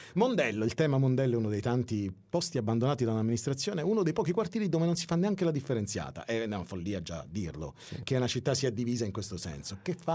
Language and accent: Italian; Palermo, Sicily, Italy; Ti posso dire, da palermitano, io ho 48 anni